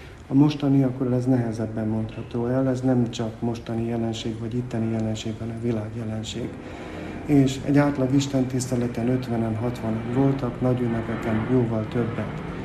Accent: Partium, Romania; Erdélyben születtem, Párciumban, ott nevelkedtem, lelkészi családban

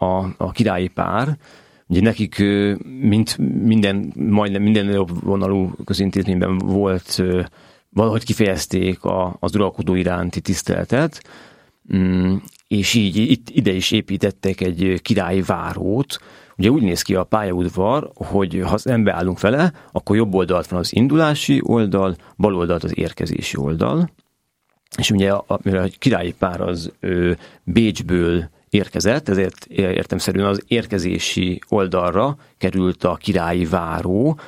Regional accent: Cegléd, Pest, Hungary; ugye ceglédi vagyok

